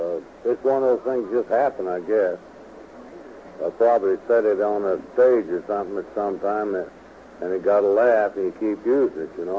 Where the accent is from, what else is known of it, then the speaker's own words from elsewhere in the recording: Cole, Arkansas, United States; born there; And I was born in Cole, Arkansas, but I wasn't a country fella because I was born right in downtown Cole.